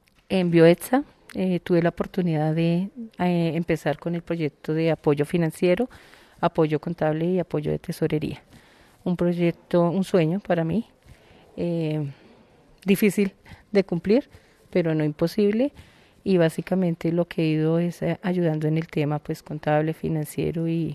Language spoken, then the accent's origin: Spanish; Bogotá, Colombia; Hoy en día tengo 48 años. Soy bogotana, contadora pública con especialización en gerencia financiera. Me crié en el barrio El Galán.